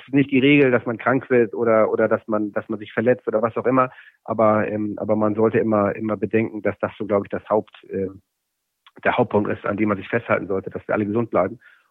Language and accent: German; Hamburg, Germany; Ich bin in Hamburg-Mansberg aufgewachsen, in einer Plattenbausiedlung. Mein Vater ist Spätaussiedler aus Polen.